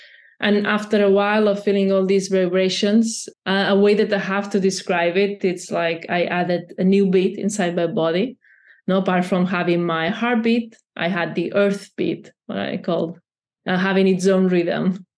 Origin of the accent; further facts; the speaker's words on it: Barcelona, Catalonia, Spain; English is a second language; I'm from Barcelona